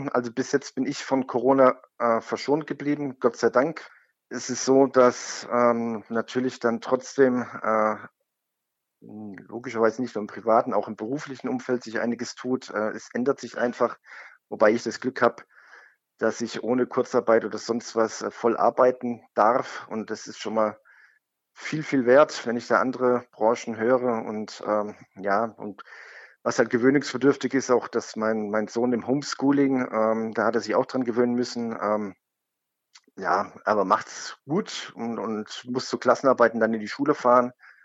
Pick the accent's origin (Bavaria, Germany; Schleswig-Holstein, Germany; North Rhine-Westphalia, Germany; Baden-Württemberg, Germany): North Rhine-Westphalia, Germany; Emmerich am Niederrhein; Bin dann auch ein paar Jahre als Kind in der Heimatstadt vom Rainer Bonhof in Emmerich am Niederrhein aufgewachsen.